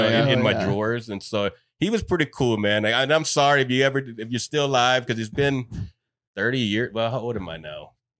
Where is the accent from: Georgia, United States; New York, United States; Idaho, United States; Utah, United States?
Utah, United States; Salt Lake City; I grew up in Glendale. Okay. You guys know the Glendale area?